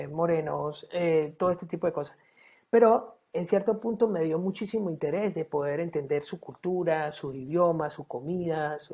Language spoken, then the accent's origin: Spanish; San Cristóbal, Táchira, Venezuela; now in New York, United States; Una de mis experiencias cuando emigré a este país fue venir desde un pueblo muy pequeño que se llama San Cristóbal, es frontera con Colombia, de 500.000 personas, a emigrar a Nueva York.